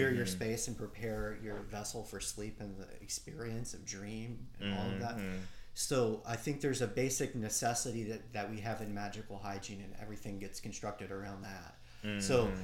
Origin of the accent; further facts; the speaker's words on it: Louisiana, United States; as a Cajun raised in that kind of tradition a little bit, not claiming that I understand it experientially.